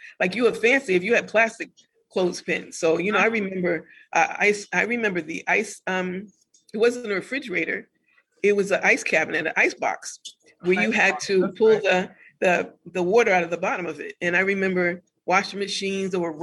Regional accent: Boston, Massachusetts, United States; because I'm from Boston, I grew up in Boston

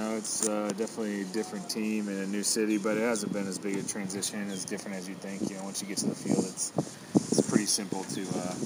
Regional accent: Houston, Texas, United States; I love sports from a young age, and I grew up in Houston. We could play, you know, just about all year round.

